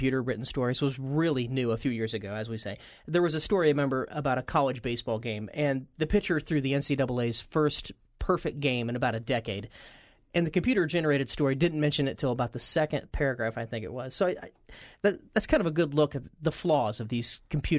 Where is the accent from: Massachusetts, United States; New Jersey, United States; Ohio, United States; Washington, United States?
Ohio, United States; Thomas, as you know, I grew up in Union County, and I had no idea that there's an amazing company based right in Plain City.